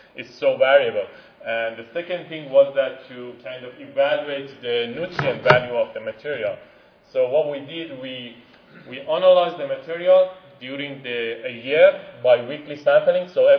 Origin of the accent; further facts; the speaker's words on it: Atlantic Canada, Canada; I'm coming from the Eastern Canada, Atlantic Canada, which the seafood industry is big.